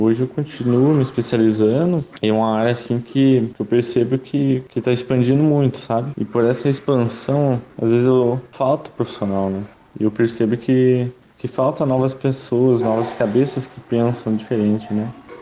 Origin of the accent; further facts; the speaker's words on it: Londrina, Paraná, Brazil; now in Portugal; tenho 29 anos, eu nasci e sou criado em Londrina.